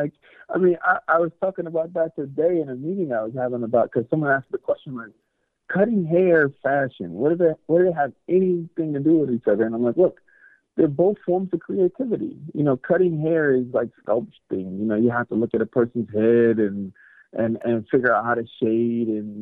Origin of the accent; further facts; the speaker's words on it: Mississippi, United States; born there; also born or lived in Minneapolis, Minnesota; I was born in Mississippi in the late 70s, and I always describe Mississippi as my little African village